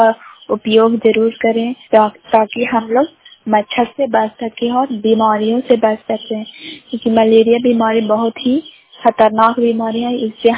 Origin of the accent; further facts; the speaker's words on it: Bihar, India; ग्राम स्थान संजय स्थान इंतरखंड क्रापसुरा जिला नालंदा के निवासी हूँ।